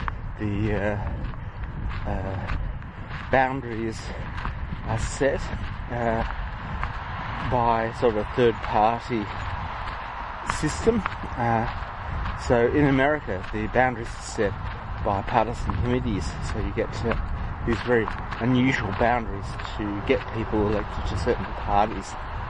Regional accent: Australia; You have to, you can't refuse to do duty as an Australian.

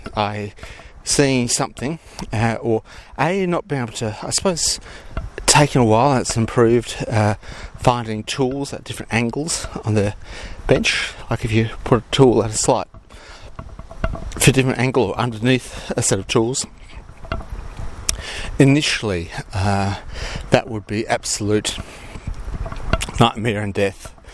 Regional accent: Australia; Of course, I'm just an Aussie bloke.

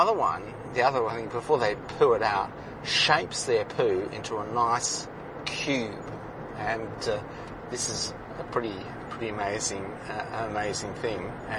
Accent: Australia; I don't feel particularly proud as an Australian

